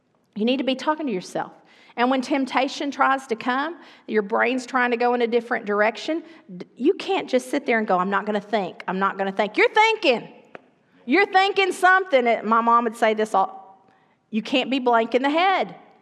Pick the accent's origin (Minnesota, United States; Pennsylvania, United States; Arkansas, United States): Arkansas, United States; We're from Arkansas, we get that.